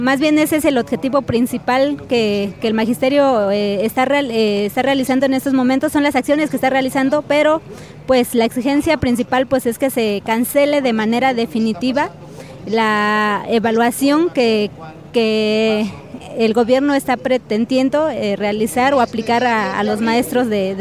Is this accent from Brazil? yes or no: no; Mixteca, Mexico; vengo de la región de la Mixteca.